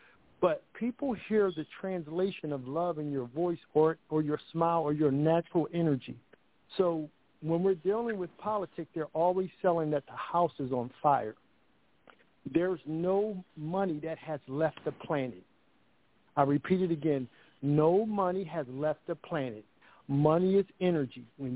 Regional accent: Philadelphia, Pennsylvania, United States; even though I came from the projects. I'm from Philadelphia. It doesn't make me special, but I'm just involved.

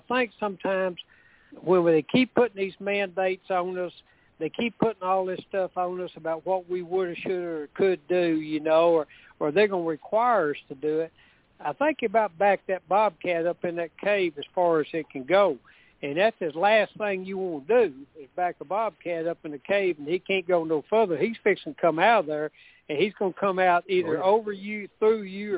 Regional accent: Tennessee, United States; I'm an old country boy. I grew up down here in Tennessee

